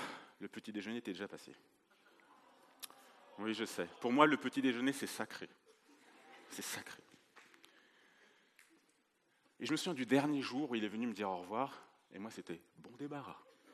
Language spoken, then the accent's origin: French; Paris, Île-de-France, France; also born or lived in Latin America; moi, je suis haïtien d'origine. Oh ! Je suis né en Amérique latine. Ah ! Et j'ai grandi à Paris.